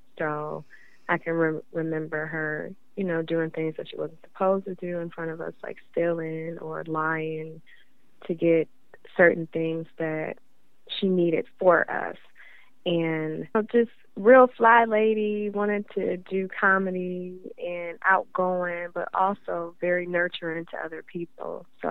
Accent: Cleveland, Ohio, United States; Okay, well, I'm from Cleveland, Ohio, and I am, I'm 31 now

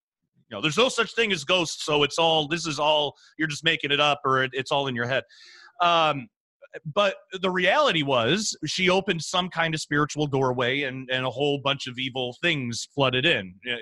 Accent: Michigan, United States; born there; I was born in 1984 in Michigan.

